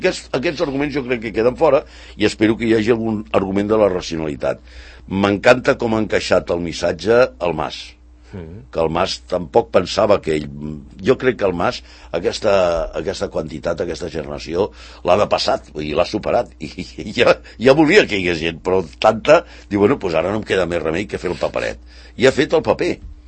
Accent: Catalonia, Spain; Sóc català de Socarrel

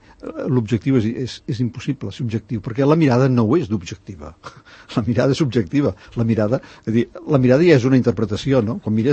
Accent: Barcelona, Catalonia, Spain; now in Sant Cugat del Vallès, Spain; jo sóc barceloní d'origen, del barri de la Sagrada Família, i em sembla que devia ser per les mateixes dates que vaig venir cap aquí, perquè jo vaig venir a començaments dels 70

